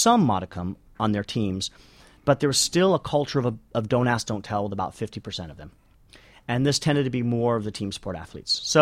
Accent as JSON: {"language": "English", "country": "United States", "said": "although I'm American"}